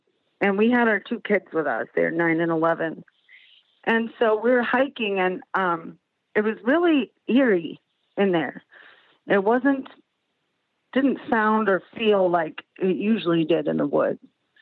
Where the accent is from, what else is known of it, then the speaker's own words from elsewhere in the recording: Chicago, Illinois, United States; now in South Bend, United States; I'm from Chicago originally. We live in South Bend. We're city people.